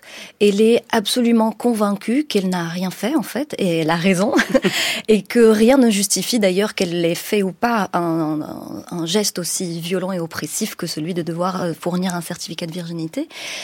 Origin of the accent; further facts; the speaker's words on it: Morocco; Je suis née au Maroc, j'y ai grandi